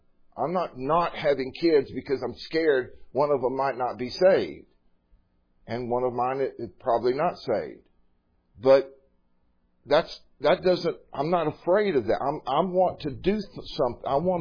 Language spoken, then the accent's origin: English; Texas, United States; I came from Texas, so horse thieves in Texas, which is a big deal over there.